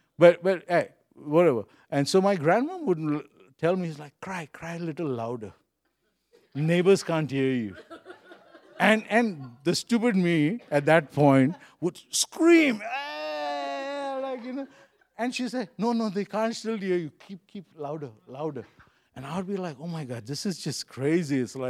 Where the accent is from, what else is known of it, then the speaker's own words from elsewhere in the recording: Mumbai, Maharashtra, India; I grew up in Bombay, right? And so we had a colony, and so we had like 5 buildings facing each other, right? And we lived on the 3rd story.